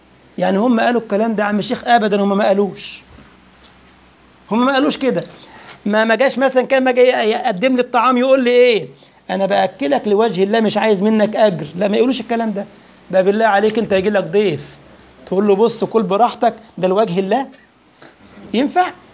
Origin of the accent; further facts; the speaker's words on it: Egypt; أنا مصري يا ابني وانت جزائري، اللهجات تختلف